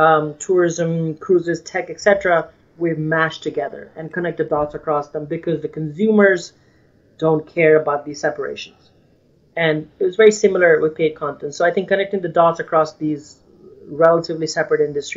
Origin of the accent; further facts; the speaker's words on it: India; moved away as an adult; now in Indiana, United States; Initially started personal blogging, just me as an Indian, as a foreigner in Indiana, experience, you know, learning about America for the first time.